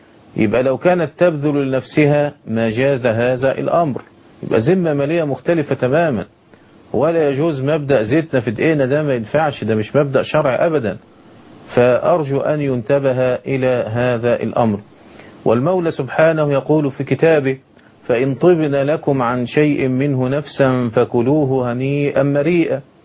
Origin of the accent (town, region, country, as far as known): Egypt